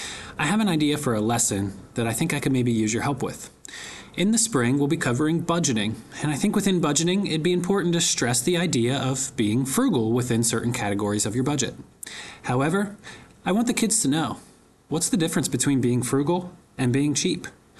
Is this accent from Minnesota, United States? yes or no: no; Pennsylvania, United States; I'm a teacher from Pennsylvania.